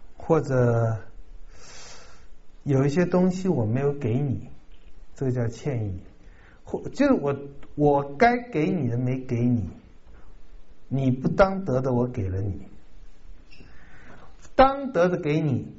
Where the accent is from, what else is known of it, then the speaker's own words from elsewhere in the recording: China; 我有很大的尊敬，我们中国人是敬老的，但我是敬年轻人的。